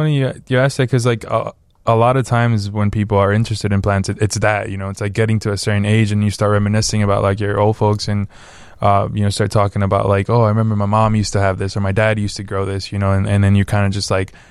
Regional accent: Belize; I grew up in Belize, so like you have all these plants right outside.

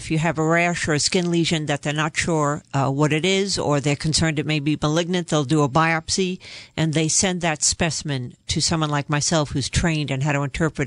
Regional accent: New York, United States; Yes, I'm originally from New York. You can probably tell from my accent.

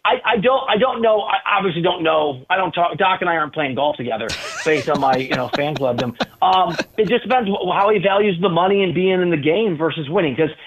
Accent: Dubuque, Iowa, United States; I'm from Dubuque.

